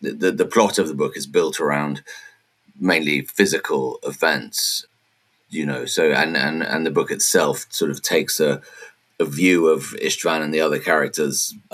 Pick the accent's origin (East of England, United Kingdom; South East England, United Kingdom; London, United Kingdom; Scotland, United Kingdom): London, United Kingdom; now in Hungary; I grew up in England and in London, and that's very much the place that I guess still think of as home ultimately. But by that point, I'd been living in Hungary for many years. I have a Hungarian family.